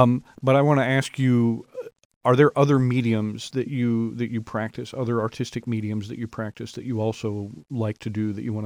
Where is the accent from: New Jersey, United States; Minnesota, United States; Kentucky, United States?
Kentucky, United States; Lexington; me growing up in Lexington